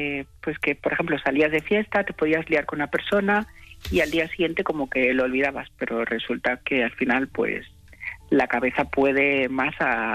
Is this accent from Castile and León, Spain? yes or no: no; Ciudad Real, Castilla-La Mancha, Spain; vivimos en una ciudad pequeña, somos de Ciudad Real